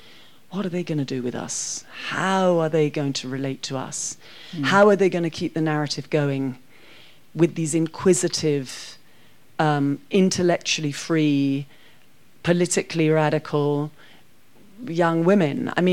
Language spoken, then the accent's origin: English; Scotland, United Kingdom; When you use the word British, which I say as a Scot is not a word that I tend to recognise